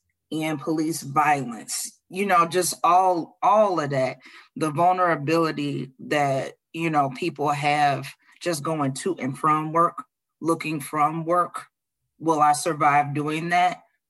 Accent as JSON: {"language": "English", "town": "Chicago", "region": "Illinois", "country": "United States", "lives_now": "Los Angeles, United States", "said": "I'm from Chicago. And so to come to Los Angeles and see folks coming together around"}